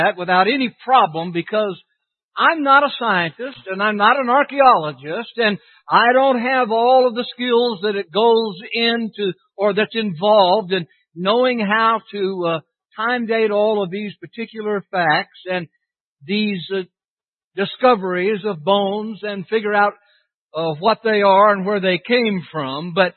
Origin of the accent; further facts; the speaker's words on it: Whittier, California, United States; And where I grew up in Whittier, California, at the Painter Avenue Church of Christ.